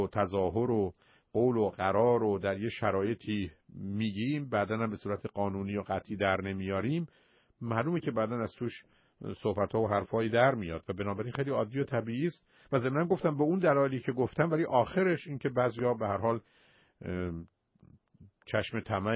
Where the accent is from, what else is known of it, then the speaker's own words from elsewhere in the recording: Iran; moved away; بسیاری از ما وقتی که از ایران آمدیم، برخی از اعضای خانوادهمون در ایران موندن